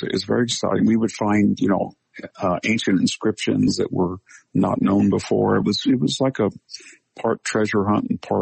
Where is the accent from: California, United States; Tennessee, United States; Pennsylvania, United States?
California, United States; it had the exact same climate as where I grew up in the San Joaquin Valley, Mediterranean climate.